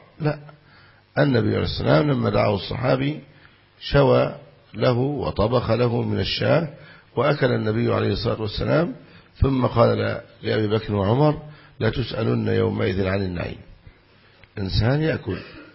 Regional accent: Egypt; يقولون هذا حرام عندنا في مصر

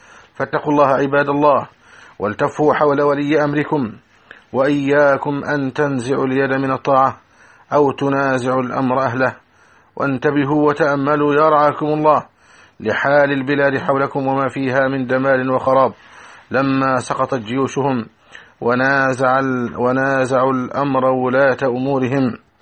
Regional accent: Egypt; أن يحفظ بلدنا مصر من أكيد الأعداء في الداخل والخارج

